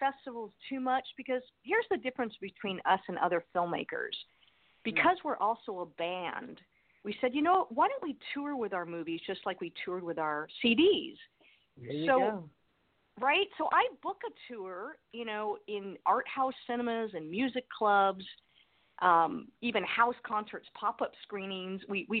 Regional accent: Los Angeles, California, United States; Yeah, well, I grew up in Los Angeles

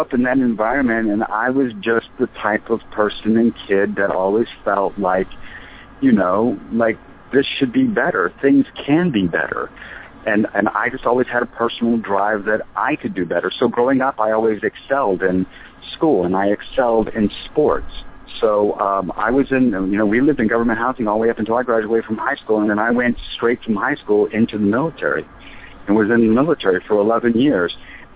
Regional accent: Cincinnati, Ohio, United States; So that is the environment that I grew up in Cincinnati, Ohio, in an area called Athens State, which is, you know, a very low-income area at the bottom of Price Hill in Cincinnati, Ohio.

